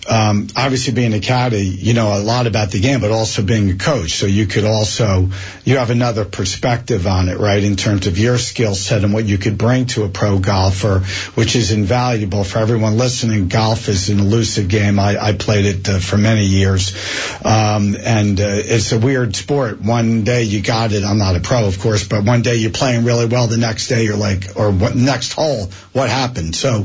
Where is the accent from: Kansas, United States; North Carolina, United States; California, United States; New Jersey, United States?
New Jersey, United States; Springfield; I grew up in Springfield, so, you know, Baltusrol Royal Country Club. I mean, I was a golf nut growing up.